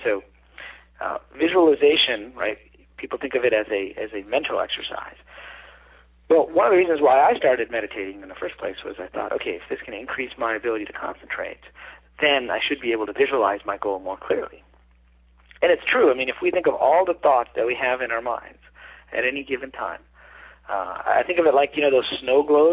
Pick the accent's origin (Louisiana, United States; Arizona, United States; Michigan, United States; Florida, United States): Michigan, United States; Detroit; You know, I grew up in Detroit in a lower middle class family.